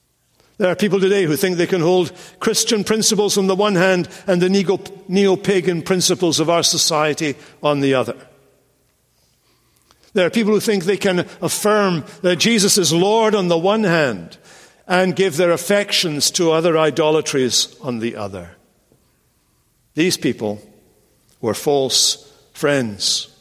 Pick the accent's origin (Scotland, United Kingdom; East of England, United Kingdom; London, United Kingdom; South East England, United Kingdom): Scotland, United Kingdom; accent: Scottish; I don't say it properly because I'm speaking Scottish and you don't.